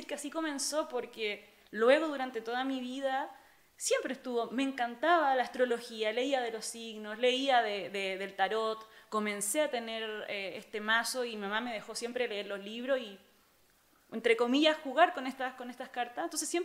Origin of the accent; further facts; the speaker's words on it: Chile; now in Spain; Yo creo que acá en España, también sí. En Chile, en mi país